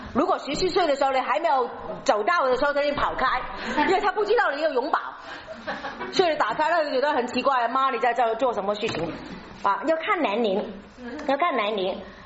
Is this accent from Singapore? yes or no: no; China; 所以说我们中国人在哪个时候，如果孩子解不了的时候，你跟他讲道理的时候是完全没用的